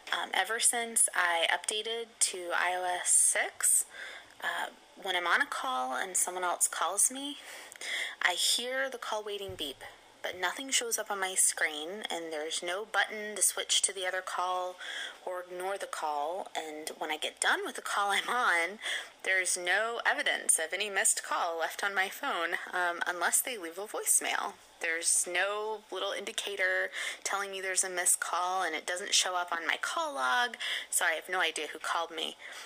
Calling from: Jacksonville, Florida, United States; from Jacksonville.

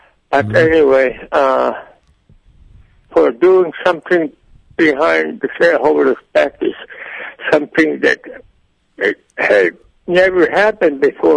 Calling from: Bethel, Alaska, United States; I'm calling from Bethel, but I'm originally from Cruise Ship, though.

